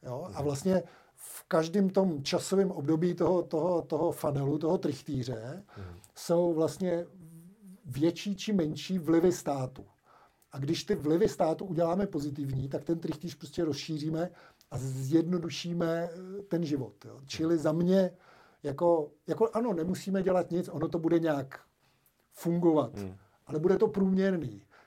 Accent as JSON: {"language": "Czech", "town": "Trutnov", "region": "Hradec Králové Region", "country": "Czechia", "said": "když jsme před 6-7 lety zkoušeli v Trutnově, v Podkrkonoši, odkud pocházím"}